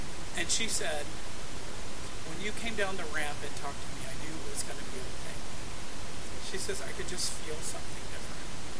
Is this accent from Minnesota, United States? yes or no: no; Bishop, California, United States; And I'm from Bishop, California. It's my hometown.